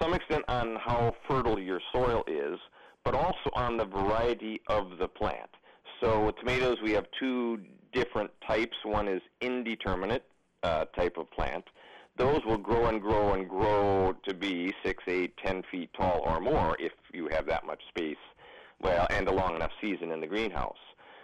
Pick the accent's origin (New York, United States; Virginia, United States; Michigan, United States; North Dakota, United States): Michigan, United States; I remember them growing up in Upper Michigan